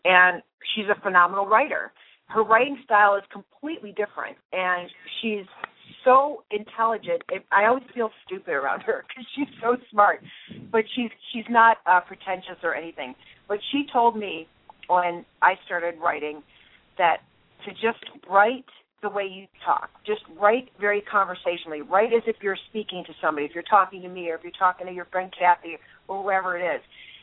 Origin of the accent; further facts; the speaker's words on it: Ohio, United States; I love the Ohio books, obviously, because I'm from Ohio